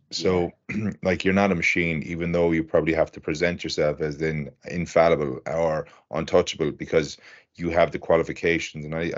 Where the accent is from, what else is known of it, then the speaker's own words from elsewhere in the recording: Limerick, Munster, Ireland; so back in my hometown. Go on, UL.